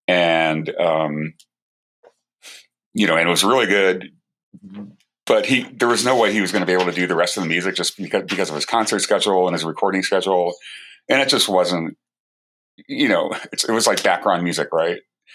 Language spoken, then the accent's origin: English; St. Louis, Missouri, United States; So I grew up in St. Louis. I played piano, you know, ever since I was like 5 years old.